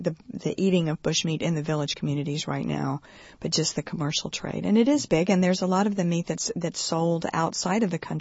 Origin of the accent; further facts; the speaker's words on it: United States; I was, very unprepared as an American person to go into Cameroon and set up this sanctuary.